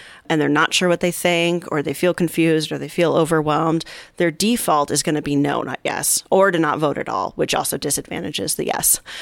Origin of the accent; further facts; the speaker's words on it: Michigan, United States; also born or lived in Chicago; So I grew up in Michigan. I lived here. I moved to Chicago. I moved back, right?